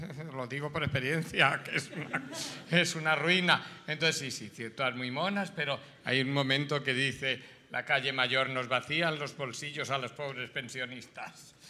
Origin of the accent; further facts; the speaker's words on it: Madrid, Community of Madrid, Spain; yo soy madrileño y mi gato, porque mis abuelos, los cuatro, eran madrileños. Yo siempre he vivido en el centro